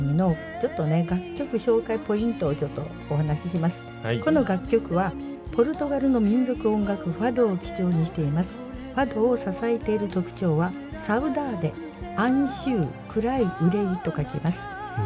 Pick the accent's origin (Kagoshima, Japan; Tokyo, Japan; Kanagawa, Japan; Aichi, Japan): Kagoshima, Japan; accent: Kagoshima dialect; 私鹿児島出身なもんですから鹿児島弁丸出しでやってますので